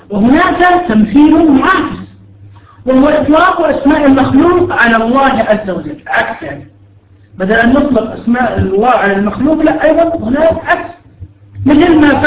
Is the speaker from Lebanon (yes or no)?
no; Jordan; عندنا في بلاد الشام في الأردن